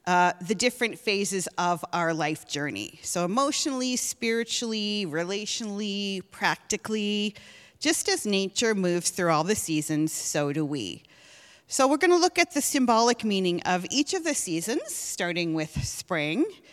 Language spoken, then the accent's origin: English; Halifax, Nova Scotia, Canada; also born or lived in Toronto; I grew up in Halifax, Nova Scotia, lived there for 24 years, and I also have lived 10 years of my life in Toronto, Ontario.